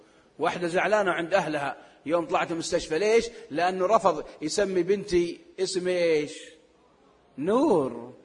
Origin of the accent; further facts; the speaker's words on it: Al Hawiyah, Makkah Province, Saudi Arabia; صليت بمسجد في منطقة عندنا في السعودية منطقة الحوية تعرفونها منطقة باردة أيام الشتاء درجة حرارة فيها يمكن 3-4